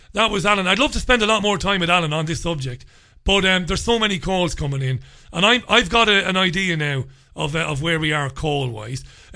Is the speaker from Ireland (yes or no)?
yes; Waterford, Munster, Ireland; I could talk about parts of Waterford City, where I come from. You know, I grew up in Ballybeg, a working class housing estate.